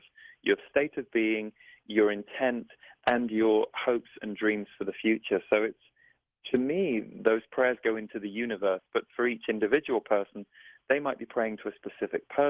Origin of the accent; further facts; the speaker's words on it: United Kingdom; I'm also British